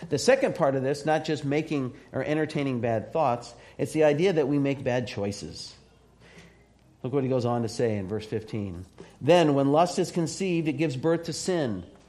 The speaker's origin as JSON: {"language": "English", "region": "Arizona", "country": "United States", "tie": "born or raised there", "said": "I grew up in Arizona. I didn't really learn how to fish."}